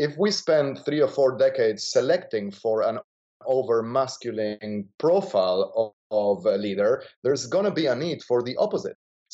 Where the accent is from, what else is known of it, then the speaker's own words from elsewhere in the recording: Argentina; I grew up in Argentina